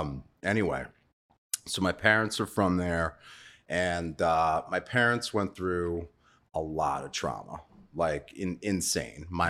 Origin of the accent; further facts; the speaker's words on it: New York, United States; so I'm from New York. Grew up in Long Island mainly.